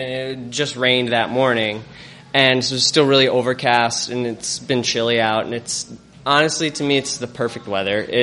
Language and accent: English; Chicago, Illinois, United States; I'm from here. I grew up in Chicago. And Halloween for me when I was a kid, we didn't have a house. We lived in an apartment.